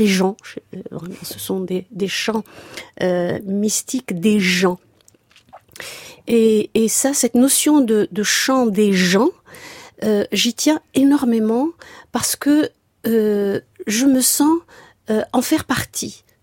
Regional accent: Batna, Batna Province, Algeria; born there; je suis allée voir l'endroit où je suis née il y a quelque temps, lors d'un de mes passages dans ma ville natale, qui est Batna

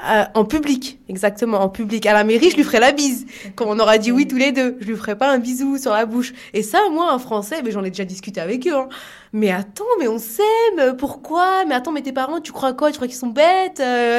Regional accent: France; Moi, je suis un Français

